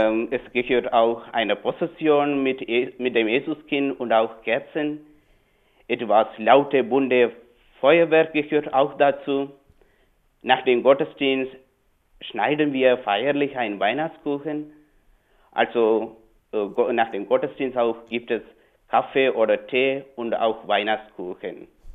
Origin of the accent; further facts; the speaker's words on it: Kerala, India; German is a second language; now in Germany; ich kann Ihnen nur von Kerala etwas erzählen. Das ist mein Heimatland.